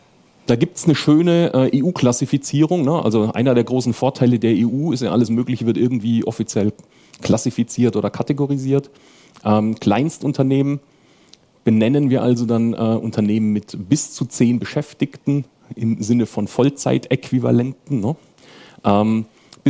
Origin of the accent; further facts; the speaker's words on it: Southern Germany, Germany; now in Hanover, Germany; Ich komme aus der Region Hannover, allerdings tatsächlich nicht gebürtig. Bin eigentlich eher so aus dem Süden der Republik, habe mich aber aufgrund meiner Frau, die aus der Gegend kommt, inzwischen sprachlich sehr, sehr stark dem Versuch, dem Hochdeutschen anzunähern.